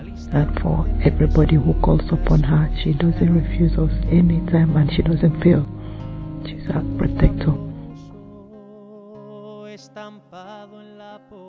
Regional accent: Nigeria; and I'm from Nigeria.

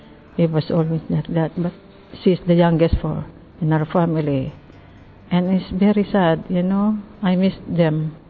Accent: Philippines; English is a second language; I am from the Philippines.

